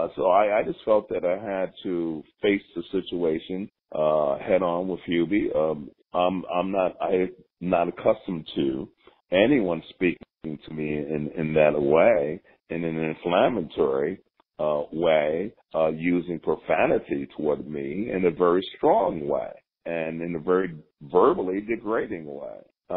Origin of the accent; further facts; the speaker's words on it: Brooklyn, New York, United States; And I am the city. I'm from Brooklyn. I am New York City.